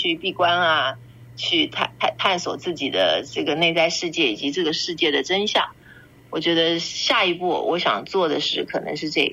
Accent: China; 尤其是我们中国人啊

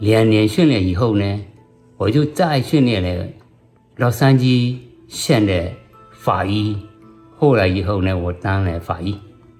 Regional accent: Myanmar; moved away as an adult; now in Los Angeles, United States; 现在工作在洛杉矶县的法医。我到美国1997年，

